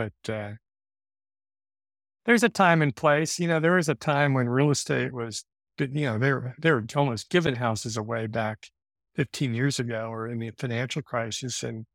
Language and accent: English; Dayton, Ohio, United States; So, you know, I grew up in Dayton, Ohio.